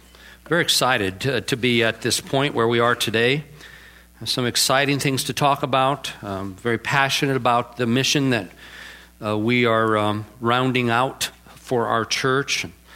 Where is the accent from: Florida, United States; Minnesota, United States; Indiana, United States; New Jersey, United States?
Indiana, United States; moved away as an adult; now in Arizona, United States; I was born and raised in Porter County and then moved to Arizona. And so all my life until the age of 41, I didn't have to put up with this insanity.